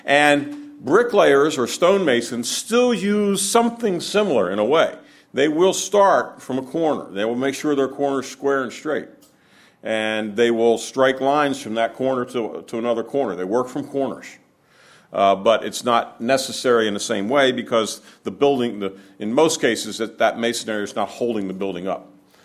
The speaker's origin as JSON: {"language": "English", "region": "Maryland", "country": "United States", "said": "I'm not from Pennsylvania, so y'all are going to have to help me out here. I'm going to make reference to the Keystone State a couple of times. But I'm from Maryland, so I don't know."}